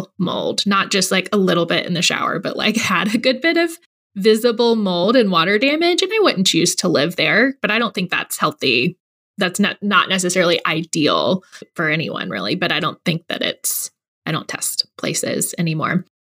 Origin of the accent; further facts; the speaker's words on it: Gulf Coast, United States; I grew up on the Gulf Coast and we have hurricanes every year, multiple.